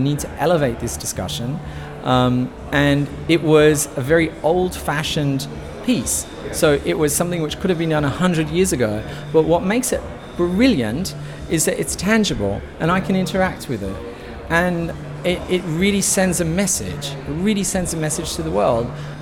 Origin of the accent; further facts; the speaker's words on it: Australia; So I'm Australian.